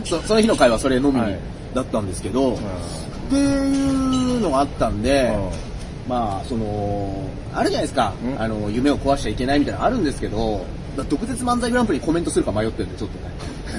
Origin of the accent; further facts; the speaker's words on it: Fujioka, Gunma, Japan; 地元の群馬藤岡、5月6日か。